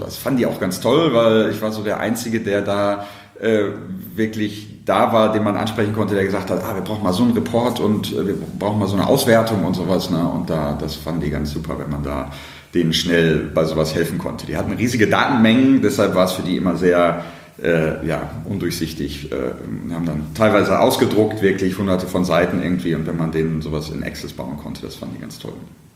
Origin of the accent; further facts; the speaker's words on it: Dortmund, North Rhine-Westphalia, Germany; Ich komme ursprünglich aus Dortmund, bin da zur Schule gegangen und habe da ein Studium gemacht.